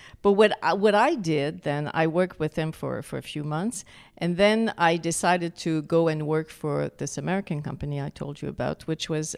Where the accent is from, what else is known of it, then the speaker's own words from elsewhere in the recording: Quebec City, Quebec, Canada; born there; I was born in Quebec City, and my family was in the hospitality business, but more the restaurant side of it. So they had restaurants in Quebec City. So I actually grew up in that.